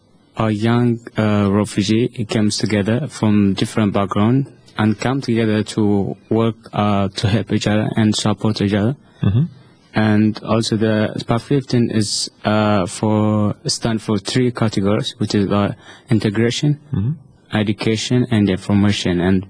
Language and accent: English; Eritrea; now in Malta; I'm from Eritrea. And I have been in Malta almost 5 years.